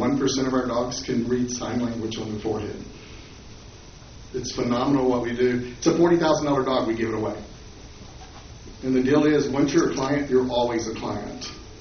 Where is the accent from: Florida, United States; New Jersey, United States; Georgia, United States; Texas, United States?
Texas, United States; I'm actually from Texas. I pay $10 a month to be a Lion.